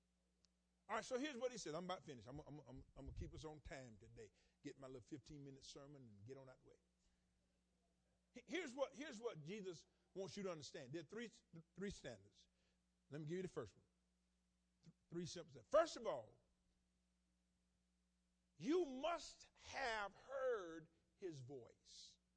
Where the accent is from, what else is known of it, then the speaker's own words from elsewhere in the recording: the South, United States; See, I come from the South.